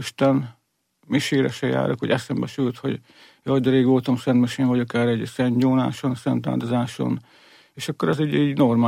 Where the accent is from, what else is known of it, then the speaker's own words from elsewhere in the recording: Borsod-Abaúj-Zemplén, Hungary; Borsodabói Zemplénből származom